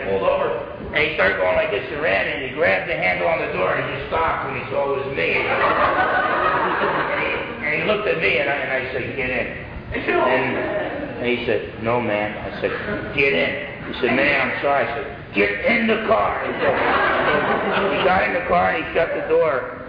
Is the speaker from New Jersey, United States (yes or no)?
yes; New Jersey, United States; And growing up in New Jersey, where you're taught the antithesis of turning the other cheek.